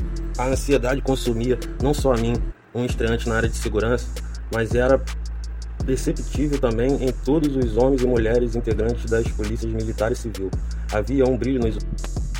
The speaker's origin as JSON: {"language": "Portuguese", "town": "Juiz de Fora", "region": "Minas Gerais", "country": "Brazil", "said": "Sou mineiro de Juiz de Fora que tem um amor febril pelo Brasil."}